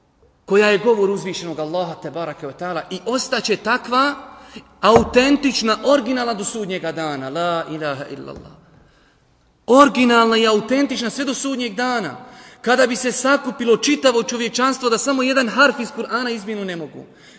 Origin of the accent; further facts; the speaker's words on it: Bosnia & Herzegovina; jer ja sam čovjek Bosanac, rođen sam u Bosni, živio sam u Bosni, otišao sam na studije, pa sam se vratio ovdje.